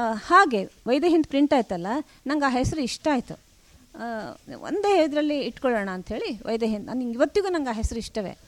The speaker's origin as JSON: {"language": "Kannada", "town": "Kundapura", "region": "Karnataka", "country": "India", "accent": "Kundapura Kannada", "said": "ಕುಂದಾಪುರ ಪ್ರಾದೇಶಿಕತೆ ತಾನಾಗಿ ಒಂದು ಕಟ್ಟಿಕೊಂಡ ಒಂದು ಭಾಷೆಯ ಮತ್ತು ಸಂಸ್ಕೃತಿಯ ಸಂವೇದನೆ ನನ್ನ ಕನ್ನಡದಲ್ಲಿ ಬರುತ್ತೆ, ನನ್ನ ಕನ್ನಡ ಸಹಜವಾಗಿ ಬಂದುಬಿಡುತ್ತೆ."}